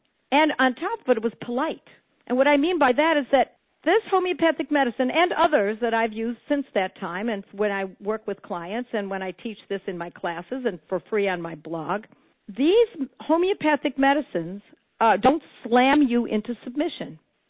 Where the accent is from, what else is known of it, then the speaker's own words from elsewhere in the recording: Buffalo, New York, United States; In my hometown of Buffalo, New York, we had three.